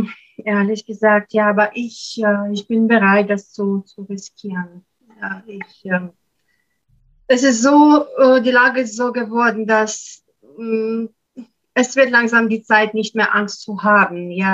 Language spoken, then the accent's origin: German; Russia; first language Russian; German is a second language; die Staatsangehörigkeit von Israel habe, aber ich bin nach wie vor russische Staatsbürgerin. Ich bin hier geboren, groß geworden. Ich habe hier studiert. Russisch ist meine Muttersprache.